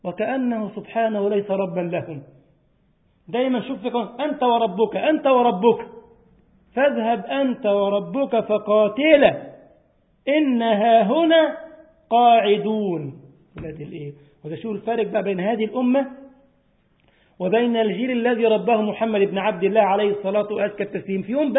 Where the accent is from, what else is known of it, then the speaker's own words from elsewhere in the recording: Egypt; تاهوا في أرض شبه جزيرة سيناء عندنا في مصر